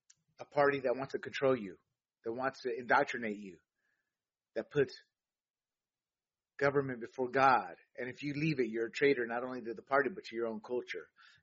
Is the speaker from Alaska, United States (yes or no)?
no; California, United States; as a Californian in a deep blue state